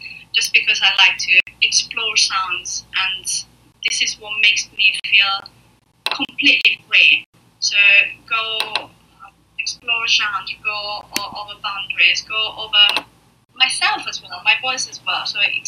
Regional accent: Apulia, Italy; English is a second language; Most of all in Italy, most of all in South Italy. I come from Puglia

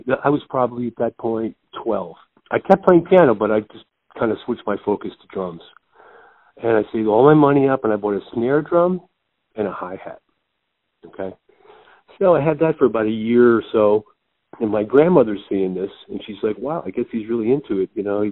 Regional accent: Tonawanda, New York, United States; also born or lived in Buffalo; Well, actually, I was born in Buffalo, but I lived in a suburb outside, which is Tonawanda. And, you know, right next to Niagara Falls.

